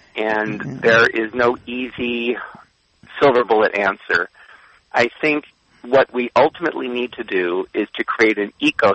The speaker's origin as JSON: {"language": "English", "town": "Los Angeles", "region": "California", "country": "United States", "tie": "born or raised there", "said": "And I grew up actually in the Hollywood Hills, and I saw many animals harmed by fencing that was being put up"}